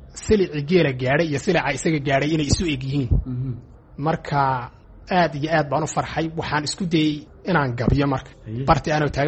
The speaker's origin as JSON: {"language": "Somali", "region": "Somali Region", "country": "Ethiopia", "tie": "born or raised there", "said": "waxaan ku soo koray anigu amaan ku dhashay baadiye gobolka Qorraxay, magaalada Qabridahar korkeeda, meelahaas baadiyihii baan ku soo koray, heer xoolo dhaqata ah oo geel dhaqata ah baadiyihii baan ku barbaaray."}